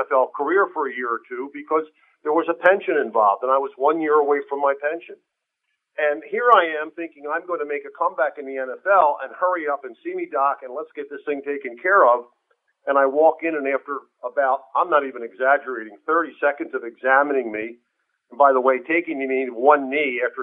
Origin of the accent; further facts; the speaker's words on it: Philadelphia, Pennsylvania, United States; Philly was my, you know, my home town.